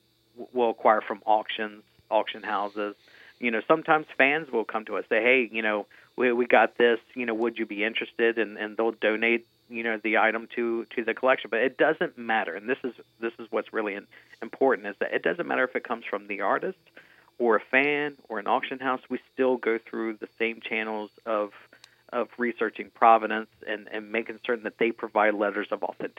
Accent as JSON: {"language": "English", "town": "Winchester", "region": "Virginia", "country": "United States", "said": "Sure, I'm originally from outside D.C. in a small town called Winchester, Virginia, the birthplace"}